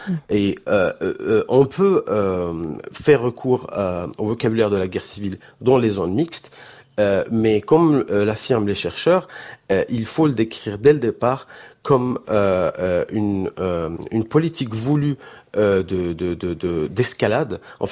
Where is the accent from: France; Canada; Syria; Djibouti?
Syria; Aleppo, Aleppo Governorate; moi, par exemple, je viens d'Alep.